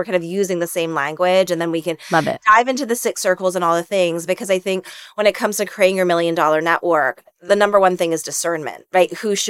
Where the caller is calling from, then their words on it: Toronto, Ontario, Canada; also born or lived in Puerto Rico; Oh, yeah, I'm joining you in Toronto. So, yeah, it's been an interesting past 6 months. I have been living in Puerto Rico for 7 years, and I'm in the process of relocating.